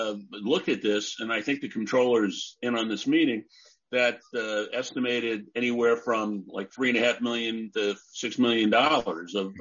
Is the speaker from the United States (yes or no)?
yes; Long Island, New York, United States; I'm from Long Island, from the east end of Long Island, where the five east end towns are actually